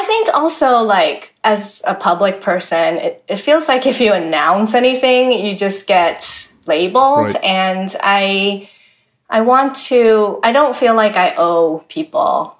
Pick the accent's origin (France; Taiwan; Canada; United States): Taiwan; I tell people I grew up evangelical, but I was actually born into a non-religious home. And I was born in Taiwan, born and raised in Taiwan. But my parents sent me to a Western school, an American school that was founded by missionaries.